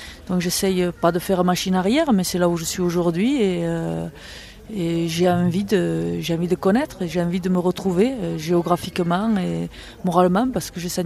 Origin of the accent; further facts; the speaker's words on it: Bagnères-de-Luchon, Occitanie, France; moved away as an adult; also born or lived in California; now in United States; j'ai quitté Luchon, je devais avoir 21 ans, je suis passée un peu par Paris, et puis après je suis partie aux États-Unis, et depuis 1987, j'ai d'abord habité en Californie, et maintenant j'habite donc dans l'état de New York, sur la rivière Hudson